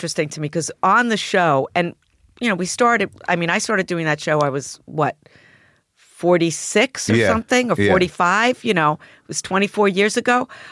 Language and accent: English; Mount Vernon, New York, United States; Mount Vernon, New York.